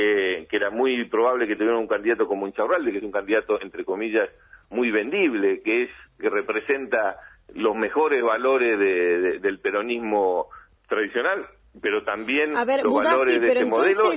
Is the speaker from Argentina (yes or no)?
yes; Bahía Blanca, Buenos Aires Province, Argentina; yo soy de Bahía Blanca